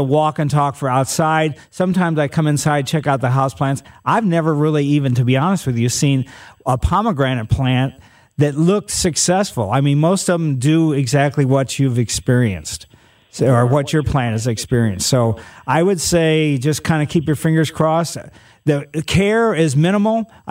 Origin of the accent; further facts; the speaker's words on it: Ellisville, Missouri, United States; also born or lived in St. Louis; Growing up in Ellisville, my grandmother lived in Richmond Heights, and she, managed a grocery store in the city. And, my first 5 years or so, I lived in the city right by the Botanical Garden on Flat. And then my parents in 55 moved out to Ellisville.